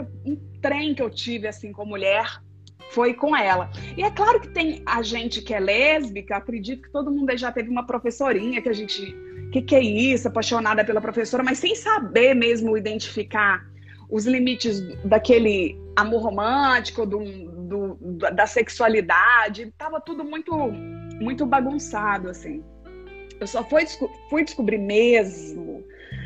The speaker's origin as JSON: {"language": "Portuguese", "town": "Belo Horizonte", "region": "Minas Gerais", "country": "Brazil", "said": "eu sou de BH"}